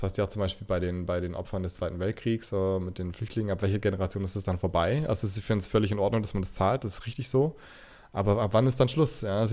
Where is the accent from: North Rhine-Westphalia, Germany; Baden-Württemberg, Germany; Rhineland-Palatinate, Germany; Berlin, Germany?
Rhineland-Palatinate, Germany; ich komme aus Rheinland-Pfalz, ja, ich bin ja eigentlich ein Preuße.